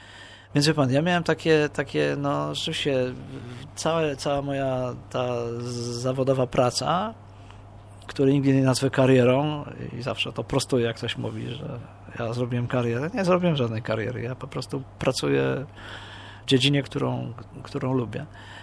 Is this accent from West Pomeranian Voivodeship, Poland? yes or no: no; Warsaw, Masovian Voivodeship, Poland; Ja się wychowywałem na peryferiach Warszawy, w takim, właśnie to jest miasteczko Falenica.